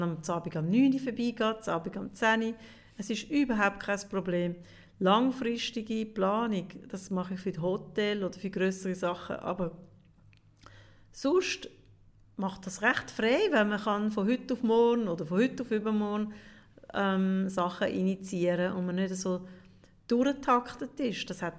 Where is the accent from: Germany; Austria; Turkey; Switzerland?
Switzerland; ich bin gar keine richtige Schweizerin, obwohl ich auf dem Pass und von meinen Eltern und zurück bin ich eine hundertprozentige Schweizerin.